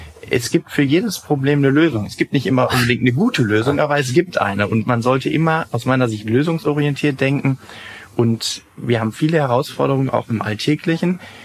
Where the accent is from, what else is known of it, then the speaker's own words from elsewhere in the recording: North Rhine-Westphalia, Germany; Ich bin absoluter Lokalpatriot. Ich liebe meine Heimatstadt und das Ruhrgebiet